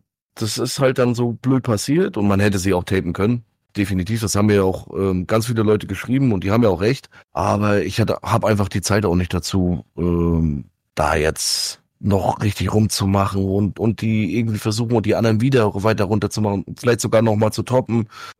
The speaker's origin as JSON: {"language": "German", "region": "Northern Germany", "country": "Germany", "said": "Hallo, ich bin Norddeutscher, Digga."}